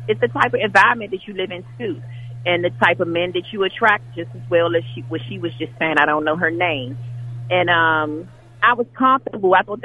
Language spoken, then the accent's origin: English; Washington, District of Columbia, United States; now in Montgomery County, United States; I live in Montgomery County now, but I grew up in Washington, D.C., Southeast.